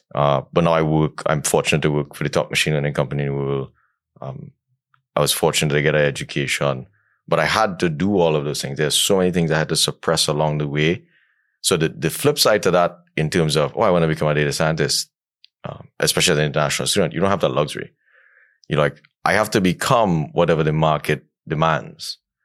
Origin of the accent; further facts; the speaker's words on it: Trinidad & Tobago; I come from Trinidad and Tobago, it's a tiny island.